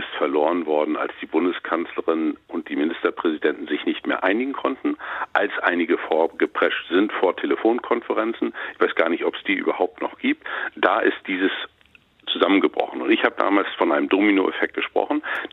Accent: Mecklenburg-Vorpommern, Germany; oder meinem Heimatland Mecklenburg-Vorpommern

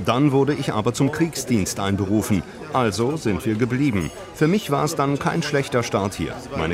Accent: Syria; Wenn ich sage, dass ich aus Syrien komme, dann wundern sich viele, weil sie kein klares Bild davon haben, wie ein Syrer aussehen sollte.

